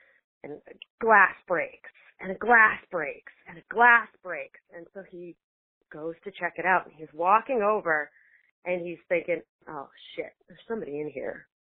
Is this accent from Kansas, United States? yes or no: no; Winthrop, Massachusetts, United States; I am originally from Winthrop, Massachusetts. That's actually where the ghost story takes place, was my family house in Winthrop.